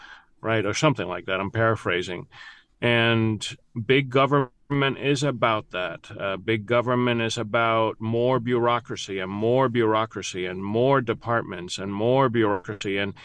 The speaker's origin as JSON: {"language": "English", "country": "Cuba", "tie": "born or raised there", "lives_now": "United States", "said": "Well, we were all forced to be communist pioneers. We were forced to talk about the imperialist Yankees"}